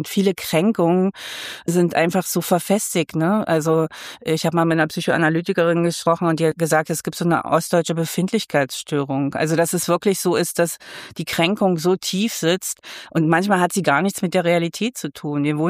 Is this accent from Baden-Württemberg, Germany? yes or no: no; Magdeburg, Saxony-Anhalt, Germany; ich bin zwar irgendwie umgezogen schon vor 44 Jahren, aber die Elbe ist für mich ein Fluss, die Elbe in Magdeburg, wo ich immer wieder hin muss. Also ich bin auf dem Werder aufgewachsen